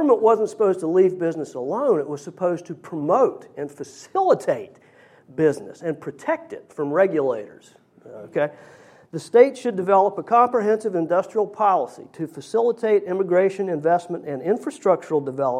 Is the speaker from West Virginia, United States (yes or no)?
yes; West Virginia, United States; believe me, growing up in West Virginia, I have heard this one or variations of it a gazillion times.